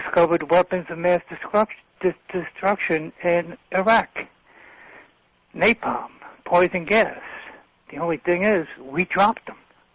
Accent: Bronx, New York, United States; now in Manhattan, United States; You know, I live in Manhattan, but I'm from the Bronx.

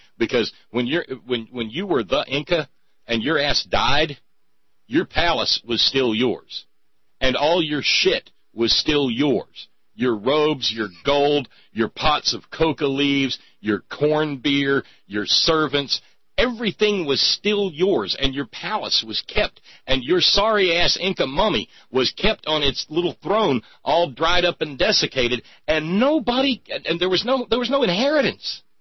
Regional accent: Appalachia, United States; You know, I'm an Appalachian. If we're going to talk geography, born and raised.

